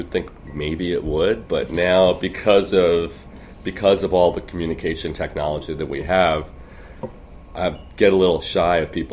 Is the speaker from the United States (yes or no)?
yes; South Orange, New Jersey, United States; Well, I was born in Jersey City. And right around high school time, a little before, we moved out to South Orange, which is in Essex County, which is only 20 or 30 minutes away from the city.